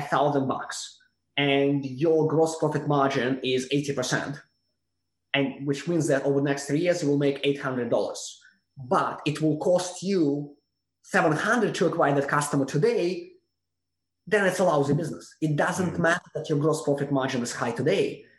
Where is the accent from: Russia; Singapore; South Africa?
Russia; English is a second language; moved away as an adult; now in United States; I grew up in Russia, and I came to the US when I was 21 in 2004. I was trained in Russia as a lawyer